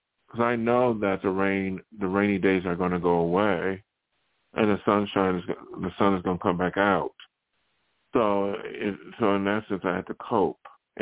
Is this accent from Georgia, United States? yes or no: no; Buffalo, New York, United States; And I knew that when I was from Buffalo, New York.